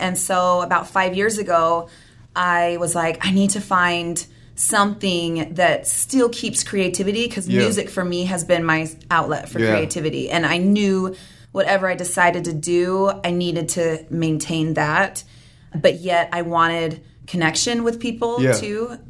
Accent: Utah, United States; now in St. George, United States; Okay, I was born and raised in Utah County. We lived there for a few years after we got married, and then we've bounced around quite a few places around Utah for several years, and then we landed here in St. George about 8 years ago.

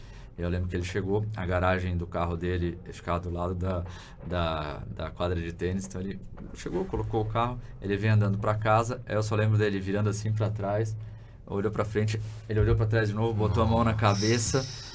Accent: Brusque, Santa Catarina, Brazil; Lembrando que eu sou de Brusque, Santa Catarina.

